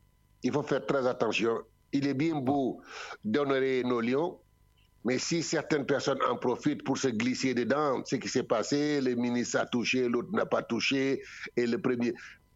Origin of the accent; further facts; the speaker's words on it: Marseille, Provence-Alpes-Côte d'Azur, France; Nous sommes Marseillais et nous le resterons à vie.